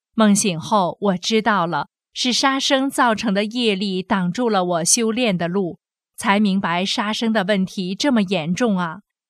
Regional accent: Changchun, Jilin, China; 我是从长春来听老师讲法的

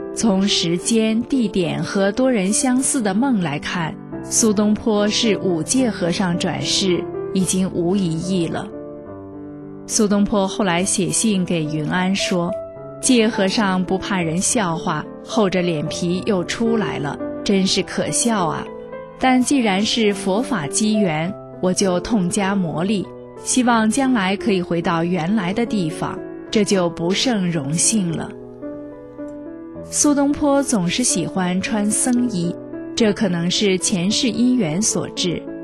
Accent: China; 因为我们中国人几乎每个人都听说过

